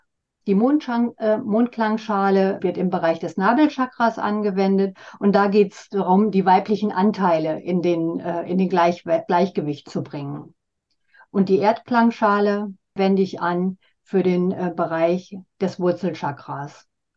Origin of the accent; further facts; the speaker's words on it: Northern Germany, Germany; es gibt auch in Norddeutschland, da wo ich herkomme, gibt es ein paar Menschen, die das anbieten.